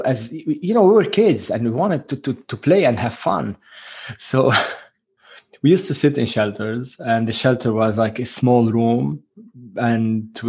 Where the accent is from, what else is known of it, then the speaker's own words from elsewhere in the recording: Beirut, Beirut Governorate, Lebanon; So I was born in Beirut, Lebanon, and that was in 1976.